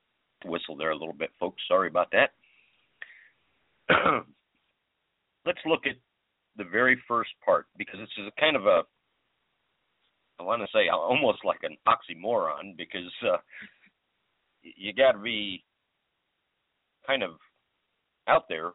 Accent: Ohio, United States; that would be like me, a born and bred American right here in my home state of Ohio

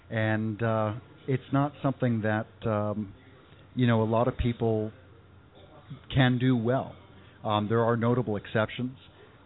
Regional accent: Canada; You failed to mention that I'm from Canada.

